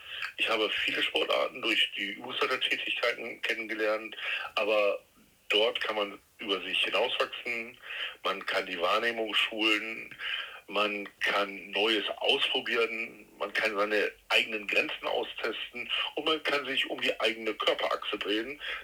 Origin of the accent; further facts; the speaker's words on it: Leer, Lower Saxony, Germany; born there; 56 Jahre alt, bin gebürtig aus Leer, wohne seit über 35 Jahren in Luga, fühle mich da sauwohl in Luga